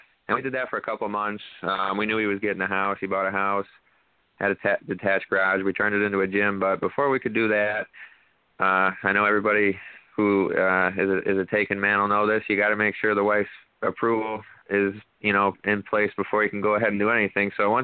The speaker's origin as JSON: {"language": "English", "town": "Liverpool", "region": "New York", "country": "United States", "said": "We're from Liverpool, right next to Syracuse."}